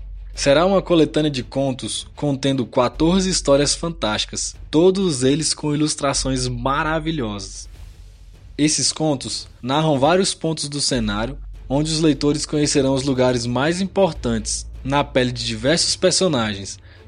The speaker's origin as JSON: {"language": "Portuguese", "town": "Brasília", "region": "Federal District", "country": "Brazil", "tie": "born or raised there", "said": "tenho 29 anos, sou nascido e criado em Brasília DF."}